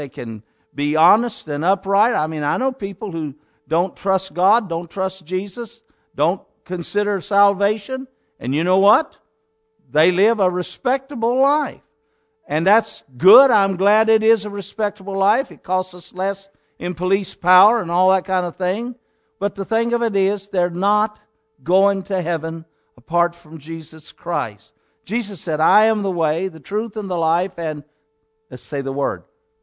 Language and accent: English; United States; I'm proud of my country. I'm proud of being American.